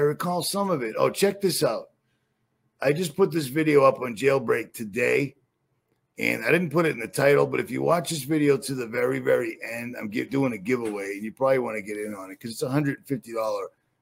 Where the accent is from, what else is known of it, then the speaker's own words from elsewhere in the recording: Boston, Massachusetts, United States; I like the hat. I just can't rock one. I'm from Boston.